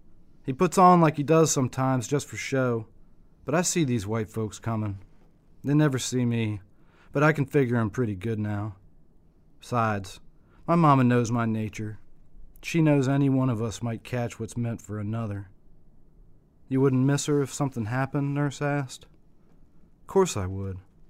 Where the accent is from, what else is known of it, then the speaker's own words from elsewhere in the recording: the South, United States; one of the differences growing up in the South, whether you're white or black, is that these problems that are getting more recognition on a wider scale